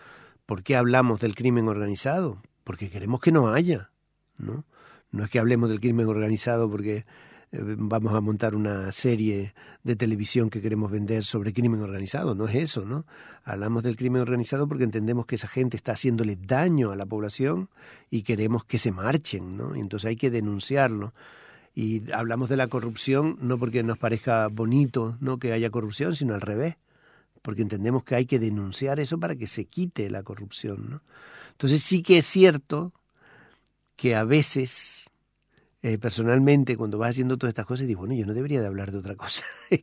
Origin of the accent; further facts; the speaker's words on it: Canary Islands, Spain; moved away; yo soy de las Islas Canarias. Hace ya mucho que salí de vivir allí de forma estable, ¿no?